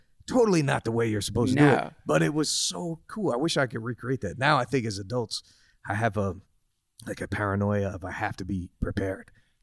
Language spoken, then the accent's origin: English; New Jersey, United States; also born or lived in Trenton; I grew up in New Jersey, close to, I was born in Trenton, and then we moved out to like a suburb of Trenton.